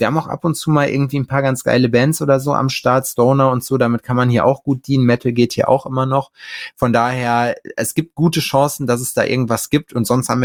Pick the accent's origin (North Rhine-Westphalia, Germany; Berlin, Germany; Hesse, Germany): North Rhine-Westphalia, Germany; Lüdenscheid; now in Jena, Germany; Nee, ich bin kein Pottler, ich bin Sauerländer, aber hinten direkt an der Grenze.